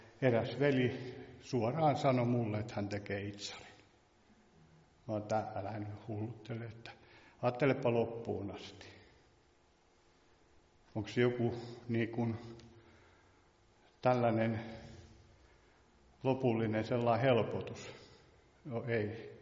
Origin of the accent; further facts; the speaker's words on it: Päijänne Tavastia, Finland; me asuttiin tuossa Merrasjärven suoralla, tai se mun kotipaikka oli siellä, ja me asuttiin Mukkulassa toisella puolella tietä